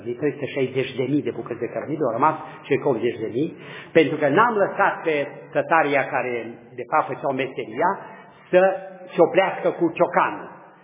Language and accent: Romanian; Transylvania, Romania; sunt ardelean